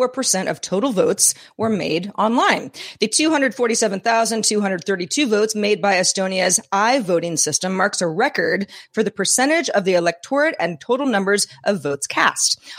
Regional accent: Los Angeles, California, United States; I didn't say I was from Los Angeles.

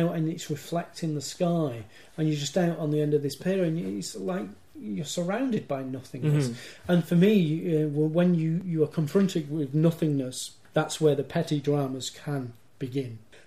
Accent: Manchester, North West England, United Kingdom; Well, growing up in Manchester, if you heard a different accent, you would... you'd be fascinated.

